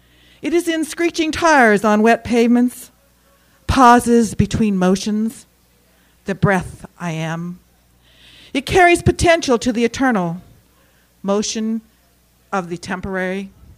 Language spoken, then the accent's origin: English; Pacific Northwest, United States; Well, I'm not from Pittsburgh. I'm from the Pacific Northwest.